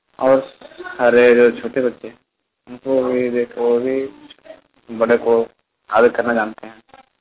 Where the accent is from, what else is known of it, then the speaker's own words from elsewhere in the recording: Chikti, Jharkhand, India; मैं चिकटी का रहने वाला हूँ, जम्मू प्रखंड के।